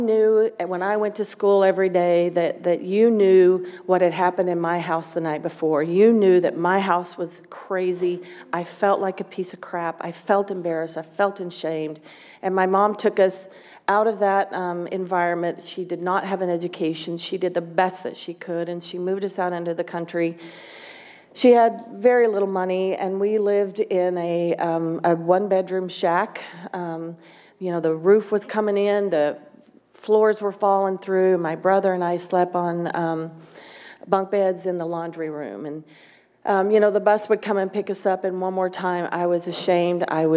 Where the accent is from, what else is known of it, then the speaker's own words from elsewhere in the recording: Lubbock, Texas, United States; now in Phoenix, United States; I'm from Texas. I am from Lubbock, Texas.